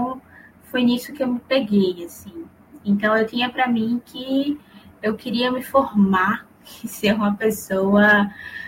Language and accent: Portuguese; Limoeiro, Pernambuco, Brazil; Eu sou de Pernambuco, né? De Limoeiro, Pernambuco